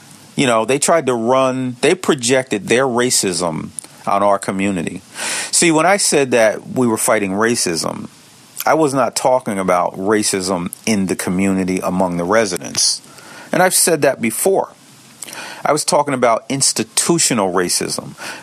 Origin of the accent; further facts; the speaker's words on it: Peekskill, New York, United States; they were trying to prey on racial fears in of Peekskill residents, not knowing that in my hometown, I know that that's not an issue.